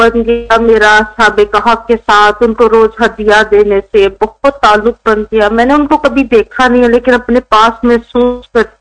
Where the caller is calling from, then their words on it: New Zealand; میں New Zealand سے بول رہی ہوں.